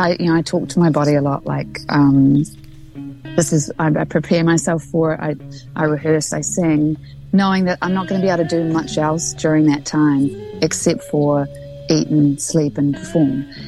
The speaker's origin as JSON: {"language": "English", "region": "South Island", "country": "New Zealand", "tie": "born or raised there", "lives_now": "Auckland, New Zealand", "said": "I grew up in the South Island."}